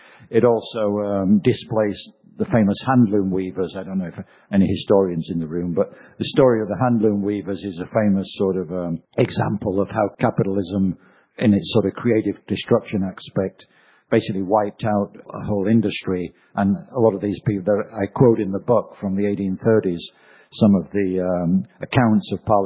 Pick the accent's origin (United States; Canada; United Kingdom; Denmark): United Kingdom; Leeds, Yorkshire and the Humber; I'm from Leeds, where some of the Luddites hung out.